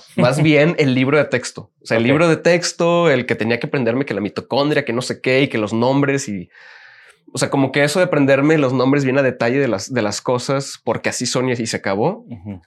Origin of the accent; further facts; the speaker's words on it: Monterrey, Nuevo León, Mexico; Sí, nací y crecí en Monterrey. Soy regio, pero mi familia, pues las raíces de mi familia son más del centro